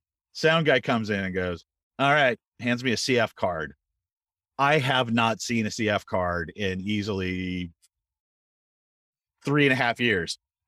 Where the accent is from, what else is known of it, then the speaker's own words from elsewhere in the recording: San Jose, California, United States; now in Seattle, United States; I spent age 7 to 23 in San Jose, you know, the Bay Area. So, I'm a Californian at heart.